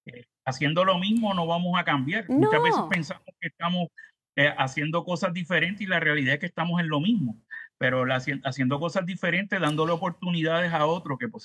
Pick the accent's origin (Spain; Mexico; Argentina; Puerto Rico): Puerto Rico